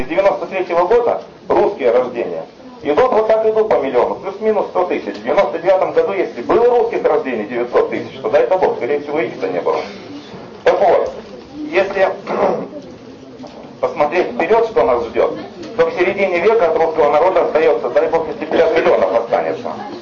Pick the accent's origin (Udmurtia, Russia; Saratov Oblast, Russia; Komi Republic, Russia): Udmurtia, Russia; Izhevsk; Я приехал из Ижевска.